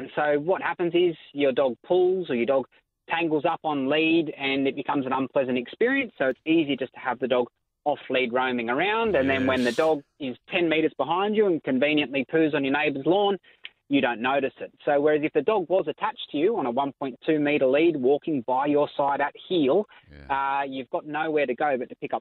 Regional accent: Port Macquarie, New South Wales, Australia; But when the bushfires ripped through my hometown of Port Macquarie, we knew we had to get out there on the front line

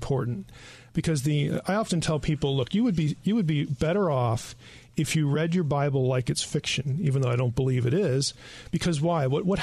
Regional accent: Lebanon, Pennsylvania, United States; I'm from Lebanon, Pennsylvania.

